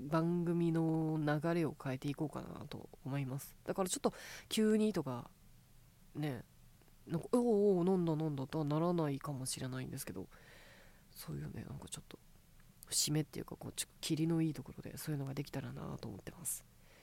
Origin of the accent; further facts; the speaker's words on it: Kansai, Japan; 急なぎこちない関西弁生まれも育ちも関西です、